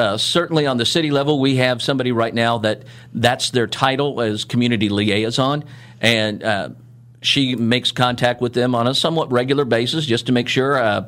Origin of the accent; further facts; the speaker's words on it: Belle Plaine, Kansas, United States; I'm grown up around here. I was born and raised down in Belle Plaine in Sumner County and have lived here basically all my life.